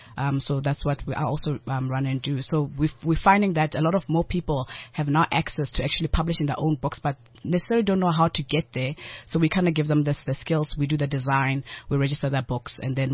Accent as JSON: {"language": "English", "region": "Free State", "country": "South Africa", "said": "I come from the Free State"}